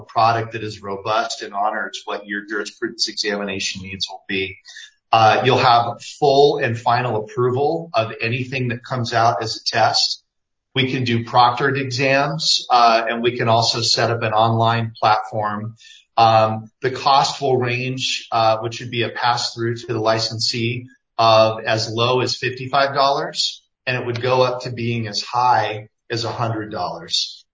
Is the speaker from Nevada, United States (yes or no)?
yes; Nevada, United States; Arizona, again, like my home state, Nevada, currently administers and offers the jurisprudence examination.